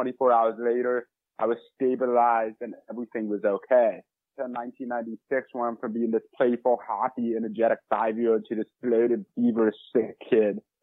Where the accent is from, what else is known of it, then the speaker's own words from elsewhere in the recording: St. Louis, Missouri, United States; I'm from St. Louis, Missouri.